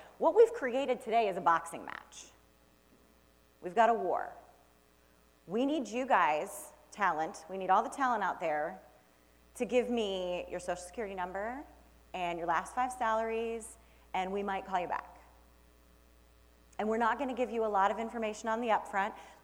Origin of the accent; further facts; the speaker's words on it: Akron, Ohio, United States; I grew up in Akron, Ohio, and if anybody knows anything about Akron, Ohio